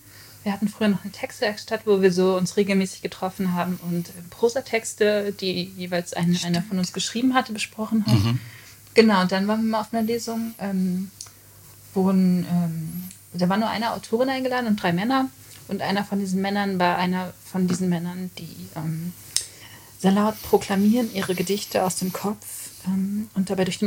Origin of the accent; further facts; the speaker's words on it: Gevelsberg, North Rhine-Westphalia, Germany; also born or lived in Hagen; now in Cologne, Germany; Ich bin in Hagen geboren, aber ich bin aufgewachsen in Gevelsberg. Gevelsberg ist so groß, dass es kein eigenes Krankenhaus hat, aber sehr viele Friseure. Das ist zwischen Hagen und Wuppertal.